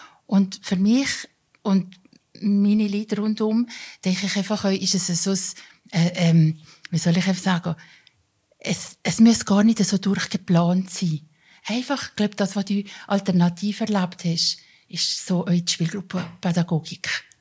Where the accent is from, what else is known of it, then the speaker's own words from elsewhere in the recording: Valais, Switzerland; ich bin aus dem Wallis.